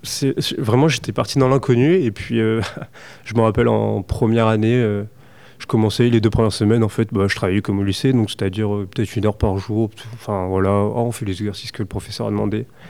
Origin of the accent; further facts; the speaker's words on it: Caen, Normandy, France; Donc, moi, je viens de Caen.